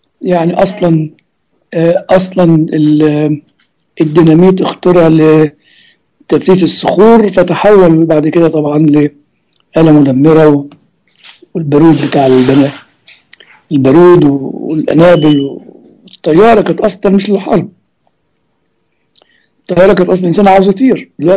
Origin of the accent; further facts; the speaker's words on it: Egypt; زي ما بيقولوا يعني عندنا في مصر يقول لك بعمل عمرة للمطور